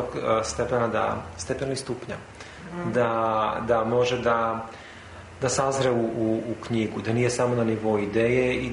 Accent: North Macedonia; Mislim da je kod nas u Makedoniji i dalje toga ima u srednjoj školi.

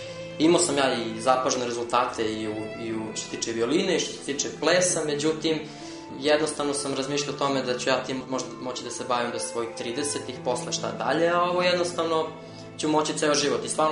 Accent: Belgrade, Serbia; born there; Ja sam rođen u Beogradu, 1993. godine.

